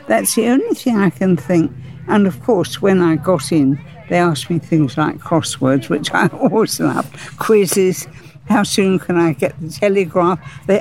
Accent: Margate, South East England, United Kingdom; born or raised there; also born or lived in Chelsea

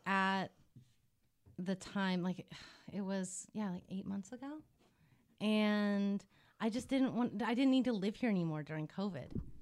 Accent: Montana, United States; also born or lived in Los Angeles; And then I grew up in Montana, but I was born here in L.A.

